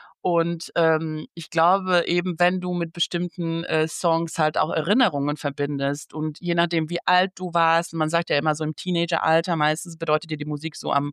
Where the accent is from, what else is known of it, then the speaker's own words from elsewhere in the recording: Banja Luka, Republika Srpska, Bosnia & Herzegovina; now in Germany; Sein allerletzter Auftritt war im August in Banja Luka, in meiner Heimatstadt.